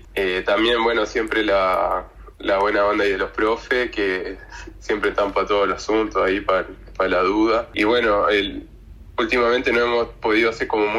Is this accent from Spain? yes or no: no; Graneros, O'Higgins, Chile; now in La Paloma, Uruguay; tengo 23 años y soy de Chile, de las 6 regiones, la ciudad específica Granero, Rancagua, que está en la zona central de Chile. Y eso ya hace 4 años más o menos que me vine a vivir a Uruguay y en La Paloma